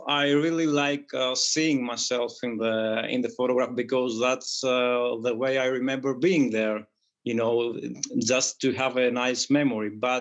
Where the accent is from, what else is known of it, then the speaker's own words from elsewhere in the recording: Athens, Attica, Greece; I am from Athens, Greece, where I currently live.